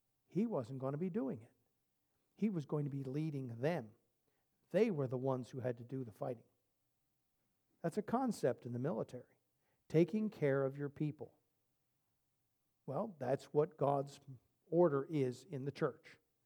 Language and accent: English; New Jersey, United States; Now, I'm from Jersey.